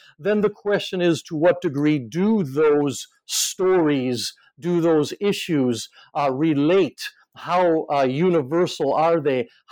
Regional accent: Aomori, Japan

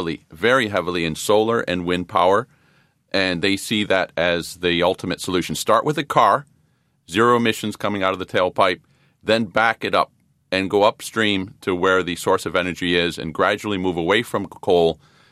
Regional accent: Detroit, Michigan, United States; Growing up in Detroit, I understood that there was one center for cars, and that was Detroit, the Motor City.

